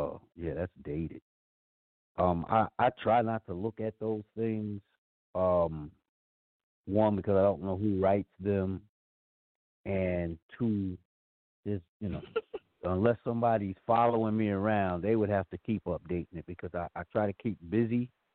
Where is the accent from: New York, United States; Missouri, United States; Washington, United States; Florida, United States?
New York, United States; growing up in New York and seeing some of the things that I saw growing up